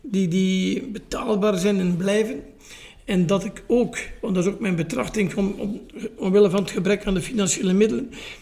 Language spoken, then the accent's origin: Dutch; Sint-Laureins, East Flanders, Belgium; En ik zei van Sint-Lorijns, in eerste instantie van Sint-Jan en Heerenberg, maar dat kenden ze niet.